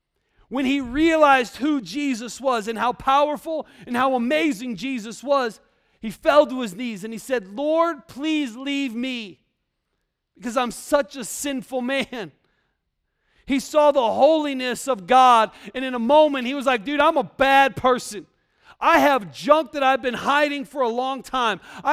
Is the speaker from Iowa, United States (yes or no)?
yes; Iowa, United States; So I grew up in Iowa, which is, if you know this, man, the Hawkeye state is a wrestling state.